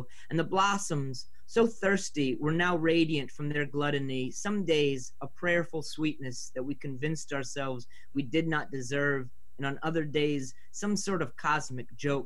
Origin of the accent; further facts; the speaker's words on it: New Orleans, Louisiana, United States; now in Portland, United States; I'm from New Orleans, and I've been in Portland now. I first moved here in 2004 and left for a little bit, but then came back.